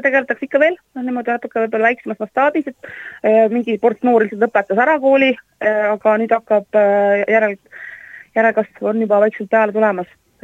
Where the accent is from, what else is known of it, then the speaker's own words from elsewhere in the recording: Saare County, Estonia; mina kasvasin Saaremal.